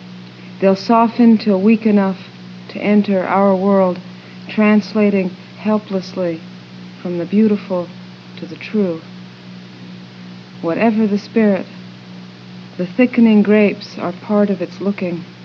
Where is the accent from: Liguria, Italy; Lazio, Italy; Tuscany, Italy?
Lazio, Italy; Rome; I grew up in Rome, and I avoided seeing most of the things that tourists go all the way to Rome to see for all those 17 years.